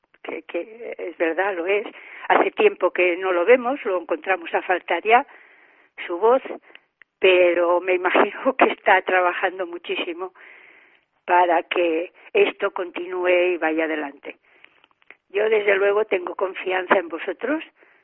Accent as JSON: {"language": "Spanish", "region": "Aragon", "country": "Spain", "also_born_or_lived": "Catalonia", "said": "desde Aragón. Yo, como buena aragonesa que soy, y por haber estado mucho tiempo en Cataluña, también buena catalana, pero de las catalanas buenas, yo me defino porque he estado muchos años y la quiero."}